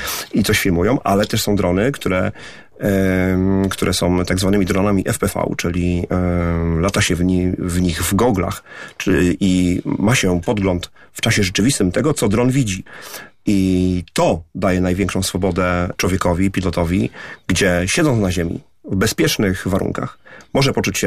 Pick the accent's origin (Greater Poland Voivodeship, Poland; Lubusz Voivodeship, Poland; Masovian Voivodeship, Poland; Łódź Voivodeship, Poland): Greater Poland Voivodeship, Poland; Poznań; jesteśmy z Poznania, więc nasza nazwa jest bardzo poznańska.